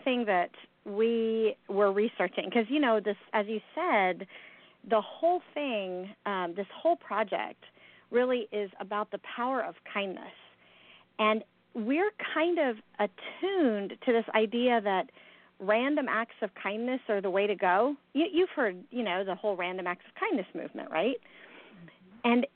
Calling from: Atlanta, Georgia, United States; Well, I am actually at home in Atlanta

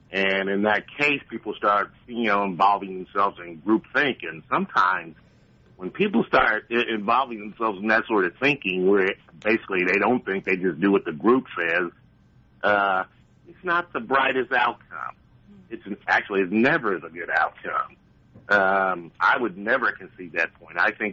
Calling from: Kansas, United States; Wyandotte County, right across the state line.

